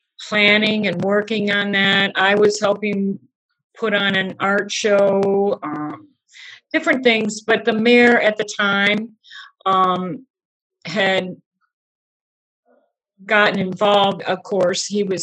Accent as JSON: {"language": "English", "town": "Durand", "region": "Michigan", "country": "United States", "tie": "born there", "said": "I was born here in Duran. Duran used to have a hospital. I was born at the hospital."}